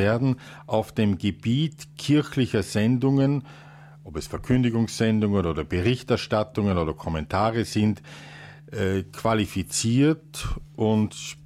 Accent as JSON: {"language": "German", "region": "Lower Austria", "country": "Austria", "tie": "born or raised there", "also_born_or_lived": "Vienna / Salzburg", "said": "Ich bin ein Österreicher, geboren in Wien, aber in Niederösterreich aufgewachsen, dann aber durch einen Schicksalsschlag der Familie, mein Vater ist sehr früh gestorben, nach Salzburg gekommen"}